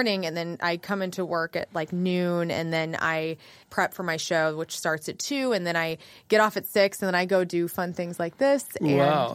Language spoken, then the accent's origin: English; West Frankfort, Illinois, United States; I was born in Carbondale, Illinois.